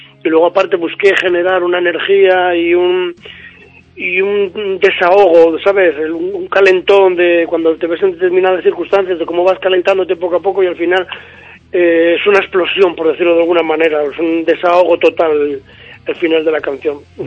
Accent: Avilés, Asturias, Spain; Nosotros somos de Avilés, que bueno, ahora mismo es un cementerio industrial

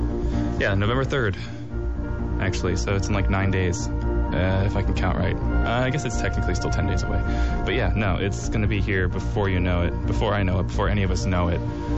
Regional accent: New Mexico, United States; For those of you who don't know, I'm from New Mexico.

